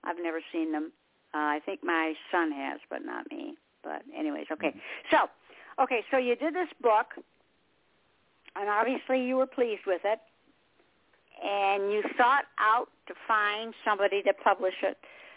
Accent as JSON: {"language": "English", "town": "Detroit", "region": "Michigan", "country": "United States", "said": "Well, you know, I'm from Detroit."}